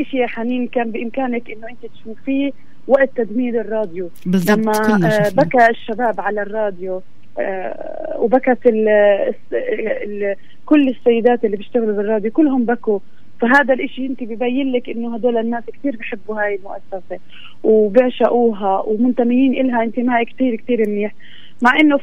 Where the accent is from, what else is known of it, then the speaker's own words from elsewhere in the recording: Saudi Arabia; انا ما كنت هون ولا عشت طفولتي هون كمان، يعني انا كنت في السعوديه وعشت طفولتي وتربيت انا واخوتي في السعوديه